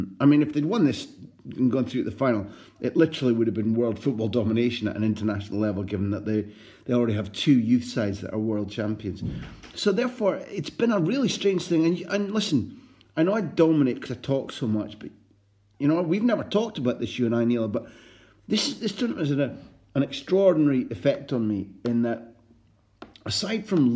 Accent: Scotland, United Kingdom; as a Scot who grew up not hating them, but always wanting them to lose, always wanting Scotland to beat them, never enjoying triumphalism coming at us from England

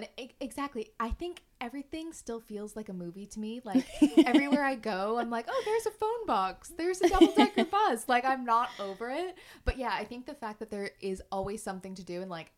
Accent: Canada; moved away as an adult; we're both from Canada and we both moved over here.

